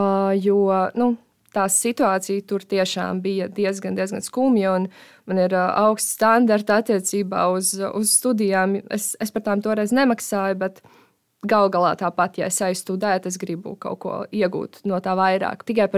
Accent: Tukums, Tukums Municipality, Latvia; Un es esmu no Tukuma

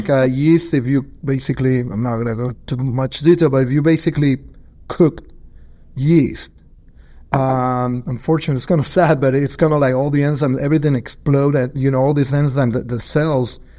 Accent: Argentina; I'm from Argentina.

